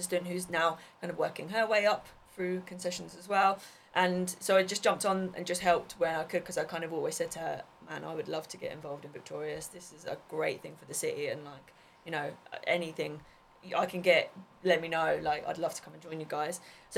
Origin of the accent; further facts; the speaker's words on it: Portsmouth, South East England, United Kingdom; moved away as an adult; I'd born and bred in Pompey, like pretty much all of our team, and I left when I was 19.